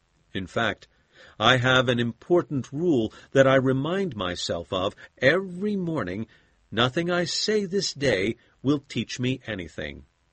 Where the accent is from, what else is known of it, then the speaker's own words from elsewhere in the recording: Brooklyn, New York, United States; Anybody I've ever talked to for more than a few minutes knows at least two things about me, that I'm from Brooklyn, New York, and that I'm Jewish.